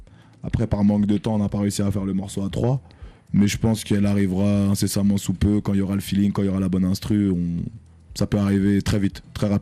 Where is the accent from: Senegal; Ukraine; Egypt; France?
France; born there; Je suis né en France, je suis français.